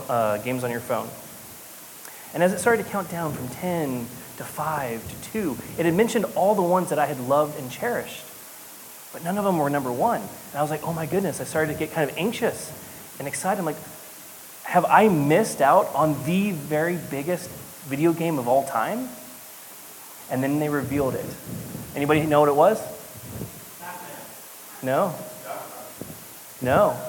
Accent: San Francisco, California, United States; I was listening to NPR, because I'm from San Francisco, and this is what we do, right?

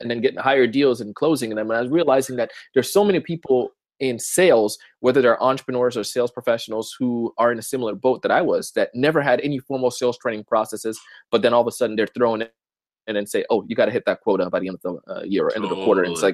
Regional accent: Florida, United States; also born or lived in Jamaica; believe it or not, I was born in Jamaica and I grew up in Florida.

